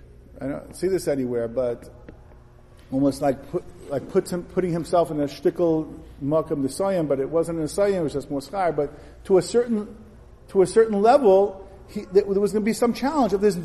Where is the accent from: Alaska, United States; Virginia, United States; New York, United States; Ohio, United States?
New York, United States; Brooklyn; I grew up in Brooklyn. There was no such thing as grass.